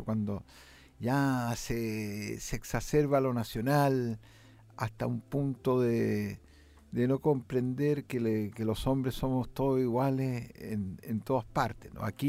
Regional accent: Chile; El gran componente salió de aquí, de Chile. Soy un poeta de Chile.

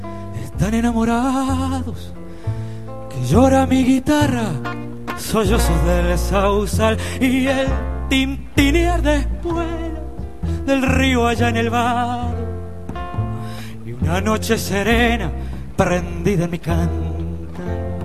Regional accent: Córdoba, Argentina; Yo soy de Córdoba, Argentina, y de Córdoba viene esta samba

